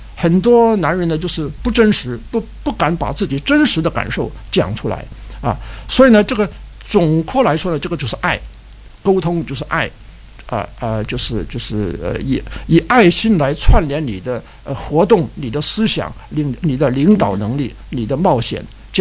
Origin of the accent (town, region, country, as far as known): China